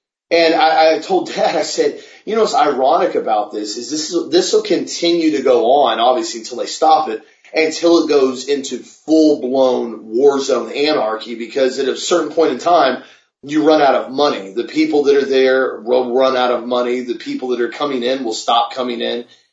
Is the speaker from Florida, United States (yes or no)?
yes; Florida, United States; as a young child, I grew up in Florida, especially Central Florida, which is very, you know, is a remote area. It's all orange groves around here, very conservative area.